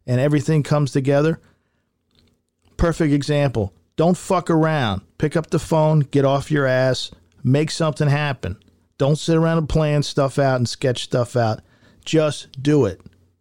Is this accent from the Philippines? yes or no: no; Ireland; Except I'm Irish, so I apologize, but I'm Irish.